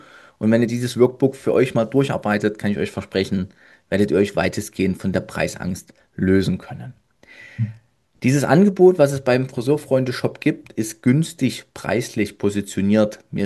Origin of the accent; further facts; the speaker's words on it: Dresden, Saxony, Germany; now in Leipzig, Germany; Ich komme ja aus Dresden, wohne in Leipzig.